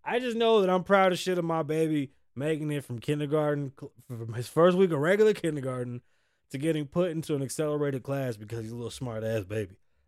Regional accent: Las Vegas, Nevada, United States; I'm from Las Vegas, home of the casinos.

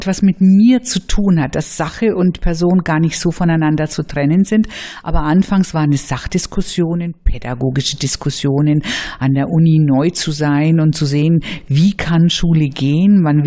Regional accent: Nuremberg, Bavaria, Germany; an einem Mädchengymnasium groß geworden in Nürnberg

